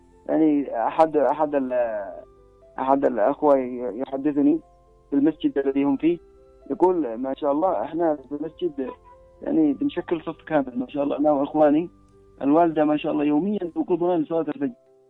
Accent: Yemen; في بعض المناطق يعني مثلا عندنا في اليمن مقارنة ببلاد العالم الآخر هناك يعني تكريم للمرأة

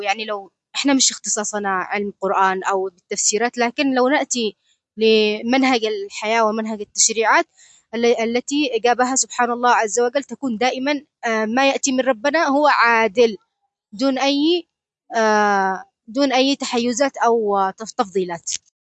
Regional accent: Yemen; نحن كمجتمع يمني

